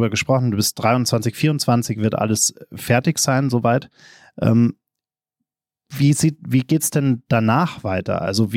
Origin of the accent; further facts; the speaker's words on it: Munich, Bavaria, Germany; Jetzt bin ich als Münchner zwar recht regelmäßig hier in Berlin